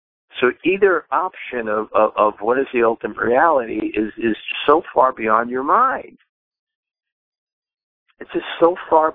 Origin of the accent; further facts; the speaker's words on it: New York, United States; And actually, you know, I'm from New York, so I don't have much country samskaras.